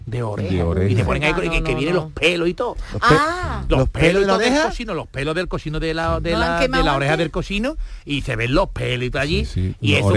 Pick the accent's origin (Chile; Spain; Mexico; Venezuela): Spain; Jerez de la Frontera, Andalusia; en el bar de mi familia, de mi gente donde me crié allá en Jerez.